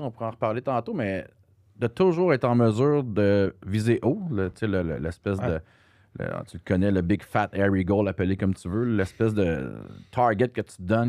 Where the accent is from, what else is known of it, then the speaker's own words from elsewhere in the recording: Quebec, Canada; je suis québécois, Rona, ensuite je suis retourné dans mon coin de pays, dans le coin de la Valtrie, l'Assomption